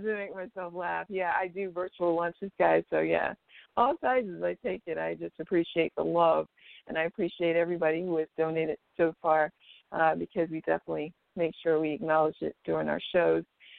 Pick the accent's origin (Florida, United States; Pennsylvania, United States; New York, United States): Florida, United States; Yeah, I'm Caribbean and also from Florida